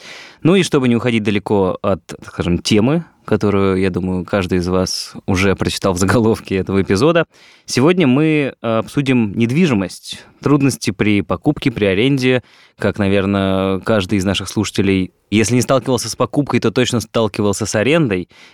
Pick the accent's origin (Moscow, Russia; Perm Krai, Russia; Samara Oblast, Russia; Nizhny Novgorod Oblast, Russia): Moscow, Russia; вот я там москвич в пятом поколении.